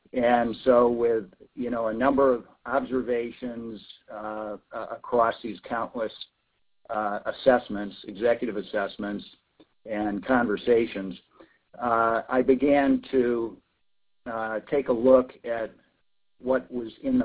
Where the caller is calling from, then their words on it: Florida, United States; I am calling from Florida.